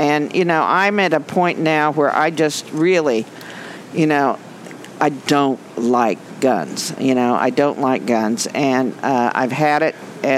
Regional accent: Neodesha, Kansas, United States; Neodesha. I'm from Neodesha.

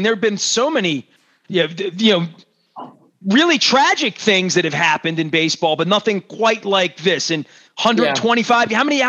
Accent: Baltimore, Maryland, United States; I'm from Baltimore, you know what I mean? I was busy like eating crab cakes this summer

